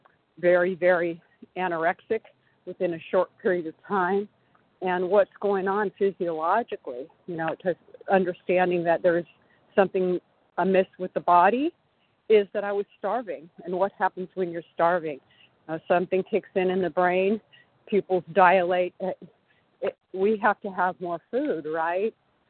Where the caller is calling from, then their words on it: California, United States; I am in California.